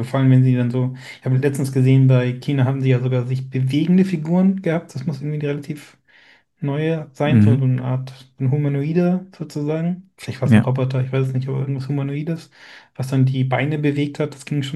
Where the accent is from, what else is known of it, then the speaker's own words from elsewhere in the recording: Austria; Ich bin ja aus Österreich.